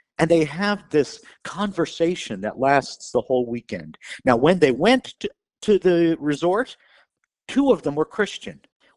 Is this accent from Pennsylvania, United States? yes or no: yes; Pittsburgh, Pennsylvania, United States; Yeah, I often have to go back to my hometown for the good stuff, and that's about 5 hours away.